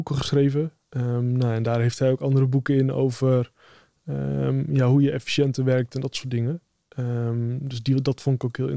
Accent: Groningen, Netherlands; ik kom officieel uit Groningen

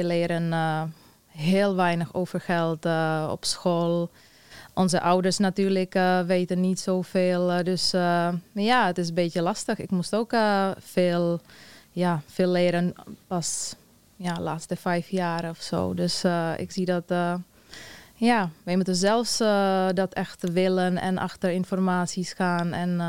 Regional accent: Czechia; Dutch is a second language; now in Netherlands; Ik kom uit Tsjechië. Ik woon 5 jaar in Nederland. Dus ik doe mijn best om mijn Nederlandse nog steeds verbeteren

